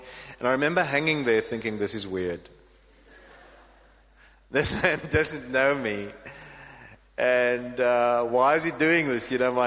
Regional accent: South Africa; It's just one of those default weaknesses that come with being South African.

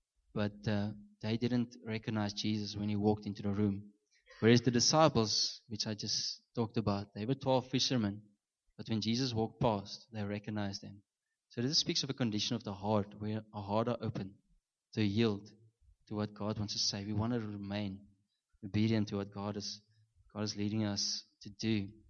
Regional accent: Namibia; now in South Africa; I come from Namibia, and when I came to South Africa, I always had this thing in my heart for going back

